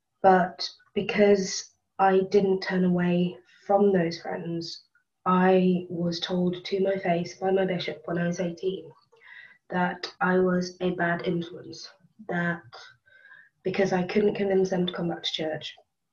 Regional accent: Sunderland, North East England, United Kingdom; born there; I was born into the church. I was born in Sunderland Stake in the north of England. And at the time of my birth, both my parents were Mormons.

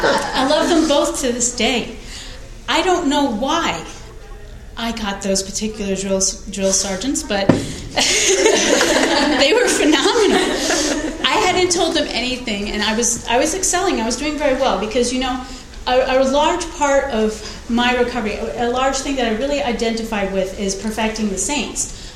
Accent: New England, United States; Now, I was in the Deep South, and I came from New England.

